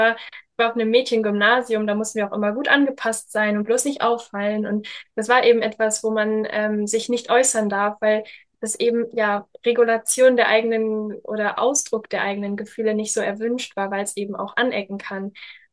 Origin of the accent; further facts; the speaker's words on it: Germany; moved away as an adult; now in Italy; ich lebe ja jetzt in Italien, seit 4 Jahren, vor 4 Jahren bin ich ausgewandert, habe natürlich meine Kindheit, meine Jugend in Deutschland verbracht.